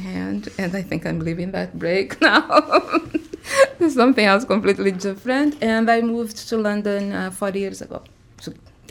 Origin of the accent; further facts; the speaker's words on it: Rio de Janeiro, Brazil; also born or lived in United States; Vila Aliança, where I grew up in Rio de Janeiro. And then I lived in the U.S. for 18 years.